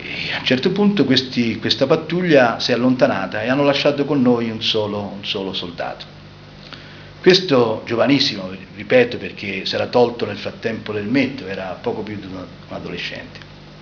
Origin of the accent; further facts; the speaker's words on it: Tuscany, Italy; accent: Versilian; parlavano il nostro accento versiliese